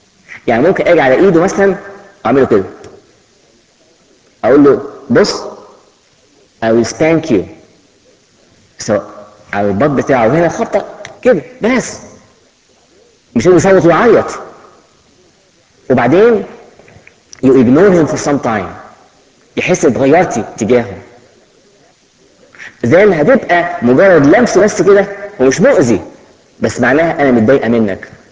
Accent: Egypt; احنا كمصريين بناخد ساعات سيريس قوي

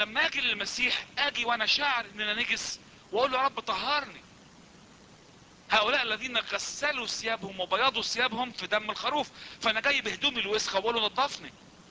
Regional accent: Egypt; طبعا احنا حاسس ان احنا مصريين، بنحس بمحبة ربنا للمصريين

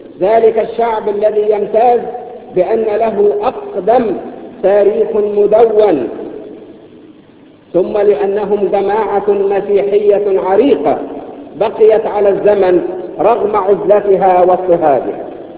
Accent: Egypt; وأنا أعتز بهذا كمصري قدسي

